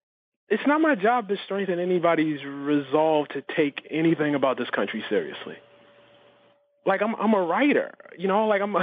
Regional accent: United States; I'm an American, so I write about America

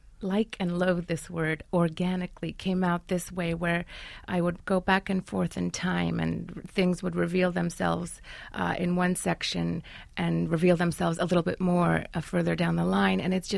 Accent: Kielce, Świętokrzyskie Voivodeship, Poland; Even the Polish girls in Kielce, my hometown, are different from the Polish girls in the neighborhood that I grew up in, that my grandmother's from, that my parents are from.

